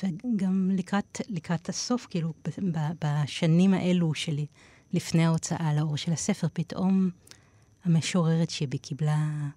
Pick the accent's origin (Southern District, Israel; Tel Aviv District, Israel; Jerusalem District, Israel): Tel Aviv District, Israel; Tel Aviv; גדלתי בתל אביב, והתחלתי לכתוב לפני שידעתי לכתוב.